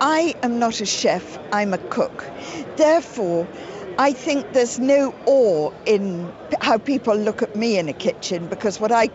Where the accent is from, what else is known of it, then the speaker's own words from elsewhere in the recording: North West England, United Kingdom; now in Skye, United Kingdom; I'm from Skye. Well, I'm from Lancashire, but I've lived in Skye for about 50 years.